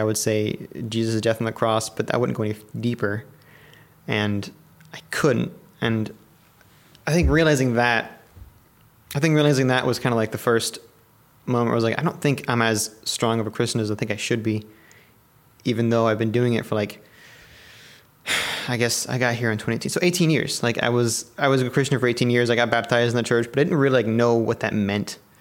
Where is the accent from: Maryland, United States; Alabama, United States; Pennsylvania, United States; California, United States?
Maryland, United States; By the way, I'm from Maryland. I left my old church in Maryland